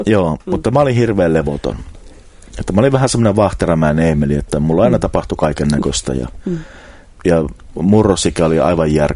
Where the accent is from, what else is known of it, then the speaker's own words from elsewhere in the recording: Forssa, Kanta-Häme, Finland; born there; No mä synnyin semmoiseen perheeseen, synnyin Forssassa.